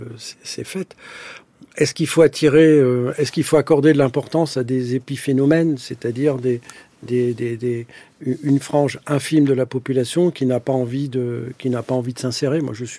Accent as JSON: {"language": "French", "country": "France", "said": "Moi, je me sens français. Je suis français. Mon pays, c'est la France."}